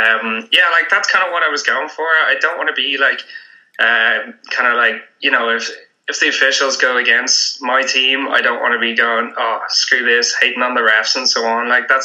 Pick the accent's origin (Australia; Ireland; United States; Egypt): Ireland; I'm from Ireland, so I will crank a few beers.